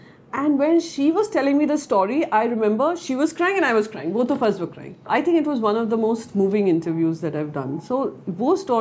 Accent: Mumbai, Maharashtra, India; मैं मुंबई से हूँ

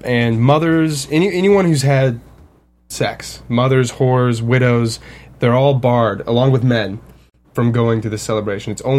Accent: Colorado, United States; Bring it back to, I grew up in Colorado, and that's very well defined seasons there.

